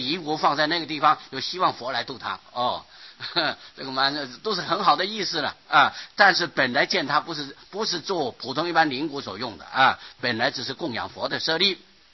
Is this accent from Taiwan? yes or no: yes; Pingtung County, Taiwan; 我们这个屏东乡下的要回去讲鬼哟